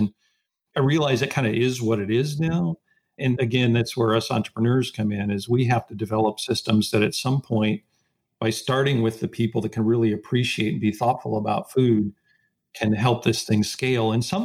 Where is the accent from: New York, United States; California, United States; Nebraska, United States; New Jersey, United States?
Nebraska, United States; also born or lived in Iowa; But now, I mean, I grew up in Nebraska. I went to school in Iowa.